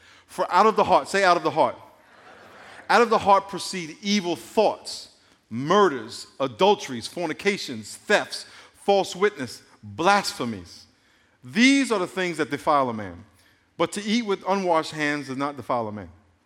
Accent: New York, United States; I grew up in New York, so she thinks I know everything about New York, right? Every street and every deli and everything.

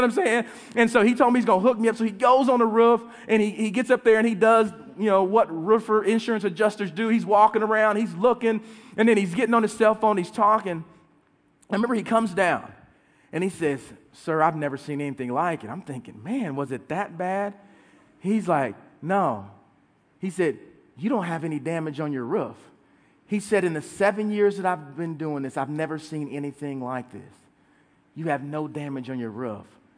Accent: Oklahoma City, Oklahoma, United States; I'm from Oklahoma and Oklahoma City. If you don't know much about it, we have these things called tornadoes.

